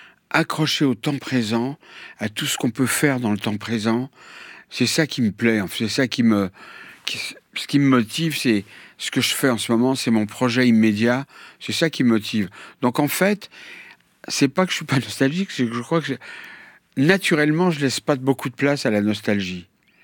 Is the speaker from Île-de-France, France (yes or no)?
yes; Paris, Île-de-France, France; born there; on l'a mise dans un bateau, elle a traversé l'Atlantique et je suis né à Paris.